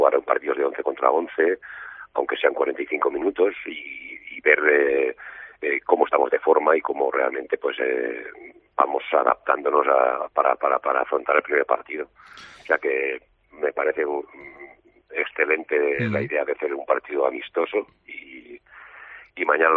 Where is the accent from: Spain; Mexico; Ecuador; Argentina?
Spain; Tortosa, Catalonia; Sí, estuve en Tortosa, de donde soy.